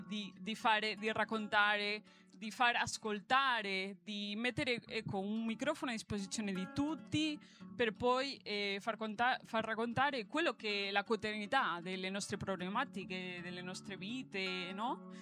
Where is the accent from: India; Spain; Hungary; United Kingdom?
Spain; Italian is a second language; vengo dalla Spagna